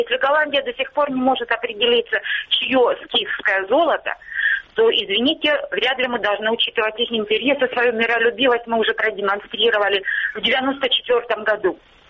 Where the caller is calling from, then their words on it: Starobilsk, Luhansk Oblast, Ukraine; Луганщина, Старобельск.